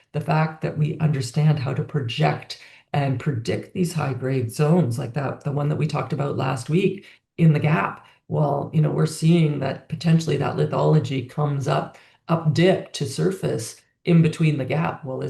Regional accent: Yukon, Canada; I grew up in the Yukon. It's kind of like the family farm of the North, placer mining.

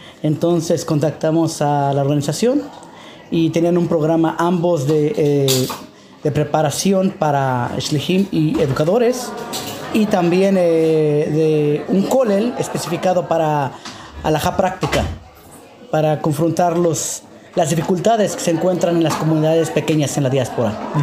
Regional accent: Mexico; Soy originalmente de México, sí

